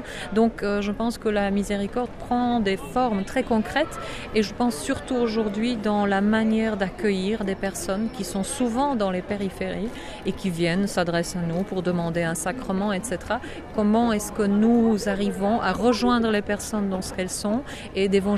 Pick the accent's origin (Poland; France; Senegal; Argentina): Poland; French is a second language; moi en tant que Polonaise